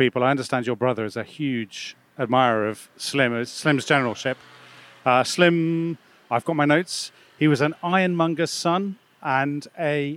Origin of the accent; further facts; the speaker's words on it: United Kingdom; But thank God we're British.